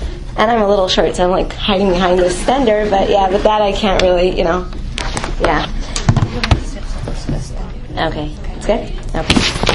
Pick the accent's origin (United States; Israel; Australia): Israel; first language Hebrew; English is a second language; moved away as an adult; so we're from Israel. We came from Israel like 4 months ago now, and my English is still not exactly what it probably should be.